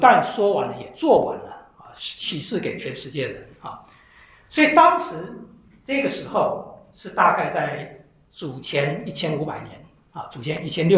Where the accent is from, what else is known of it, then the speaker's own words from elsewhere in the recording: China; 我们特别我们中国人有佛教背景的，很清楚啊